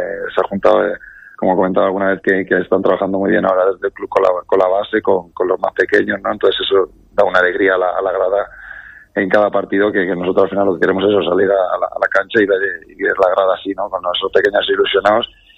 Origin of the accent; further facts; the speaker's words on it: Benidorm, Valencian Community, Spain; Para mí, yo que soy de Benidorm, es histórico no ver Benidorm en la cuarta plaza.